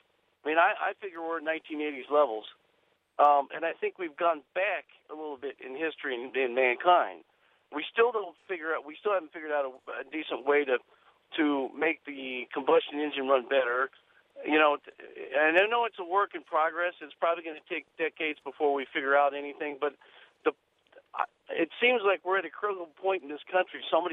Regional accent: Lancaster, California, United States; Actually, I was born and raised in Lancaster, California, which is two towns south of there.

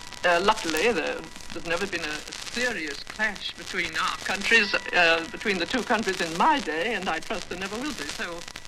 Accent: United Kingdom; born there; Well, by birth, I'm British, but my parents were American.

